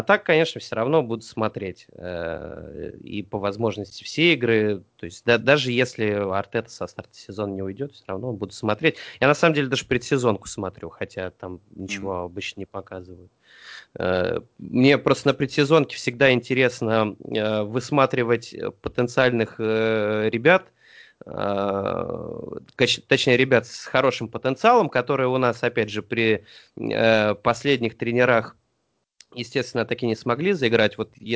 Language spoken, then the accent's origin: Russian; Voronezh, Voronezh Oblast, Russia; Ну, слушайте, я из Воронежа